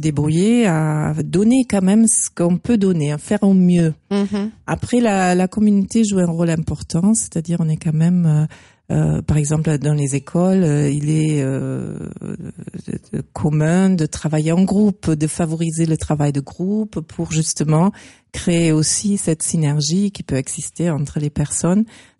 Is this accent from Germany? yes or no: yes; Northern Germany, Germany; moved away as an adult; now in France; quand je suis arrivée ici en France. Donc, j'étais jeune, j'avais 19 ans. Je venais de l'Allemagne du Nord. J'arrive ici dans le Sud